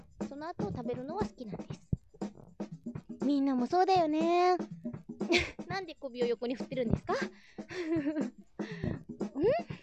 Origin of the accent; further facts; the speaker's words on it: Kyoto, Japan; はい、だってほら私京都出身ですもの